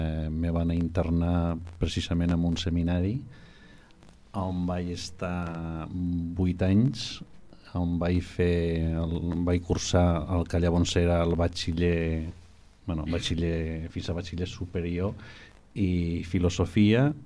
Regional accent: San Román de Morrano, Aragon, Spain; Doncs mai néixer en un poble de la província d'Osca que es diu Sant Román de Morrano.

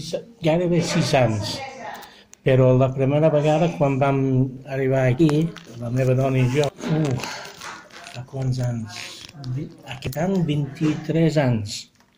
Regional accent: Bury, North West England, United Kingdom; Catalan is a second language; now in Spain; Jo sóc d'un poble al nord de Manchester que es diu Bury.

